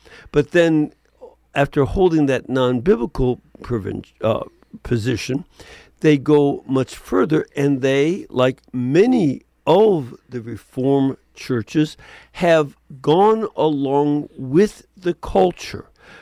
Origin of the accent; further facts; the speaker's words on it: Chicago, Illinois, United States; The Catholic Church, even more than in Chicago, my hometown, believes that just because you're dead, it doesn't mean you lose your vote.